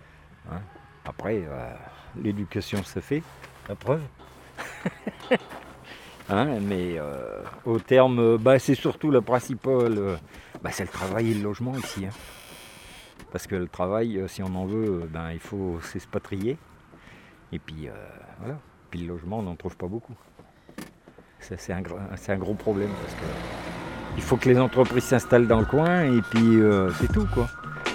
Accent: Hauts-de-France, France; moved away as an adult; Moi, je suis originaire de la Somme, là-haut. Tout en haut. Et je suis arrivé en Rhône-Alpes en 88. Et puis, j'en suis plus reparti.

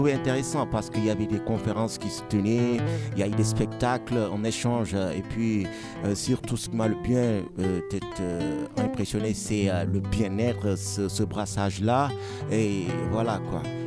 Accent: Senegal; Absolument, nous venons du Sénégal.

